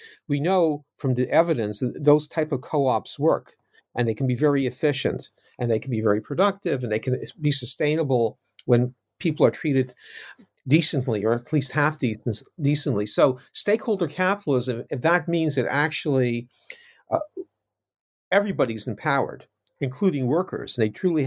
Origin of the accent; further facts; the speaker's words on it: Canada; moved away as an adult; now in United Kingdom; I'm not American, I'm Canadian, now living in the UK